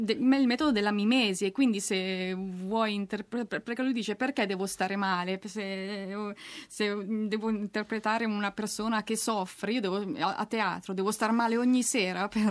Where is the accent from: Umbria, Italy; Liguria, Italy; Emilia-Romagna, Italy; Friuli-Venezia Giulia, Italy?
Liguria, Italy; Genoa; perché anch'io sono genovese, un altro tratto in comune.